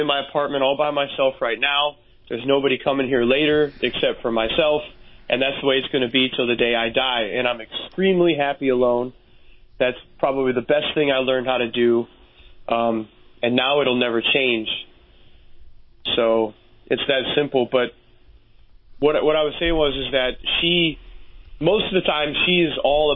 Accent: United States; now in Japan; because I'm an American and they don't give a shit about me.

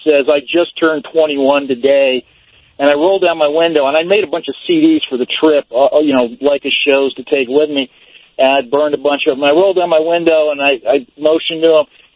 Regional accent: Scottsdale, Arizona, United States; I'm actually from Scottsdale, but I swung up through Vegas and I'm headed back.

